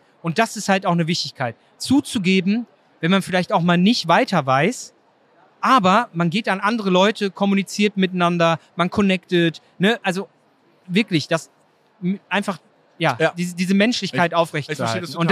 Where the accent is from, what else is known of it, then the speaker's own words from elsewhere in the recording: North Rhine-Westphalia, Germany; Ich habe ja gesagt, ich bin im Ruhrpott aufgewachsen.